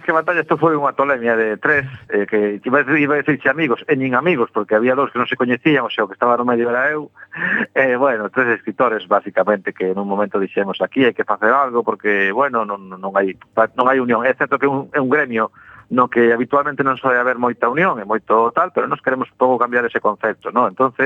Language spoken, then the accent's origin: Galician; Galicia, Spain; o único que nos move o amor pola nosa terra, por Galicia, porque somos galegos